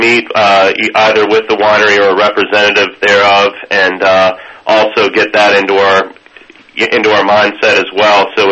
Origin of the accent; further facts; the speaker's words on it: Virginia, United States; now in Charleston, United States; That I'm from the Virginia area originally, but spent time in Charleston in the mid-90s and then moved back to the D.C. area